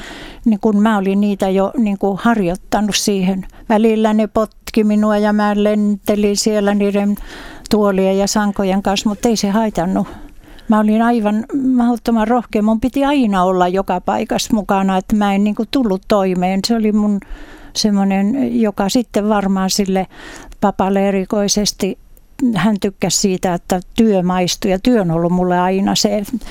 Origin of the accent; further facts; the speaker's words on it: Ilmajoki, South Ostrobothnia, Finland; Mä oon Pohjanmaalta, Ilmajoen pitäjästä, Pojaluoman kylästä.